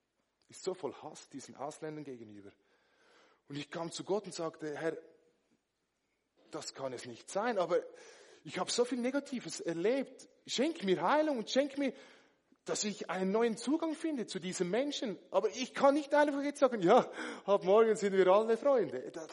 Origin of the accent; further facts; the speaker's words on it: Dietikon, Zurich, Switzerland; now in Schlieren, Switzerland; Ich bin in Dietikon aufgewachsen, da gibt es nebenan Schlieren, da wo ich jetzt wohne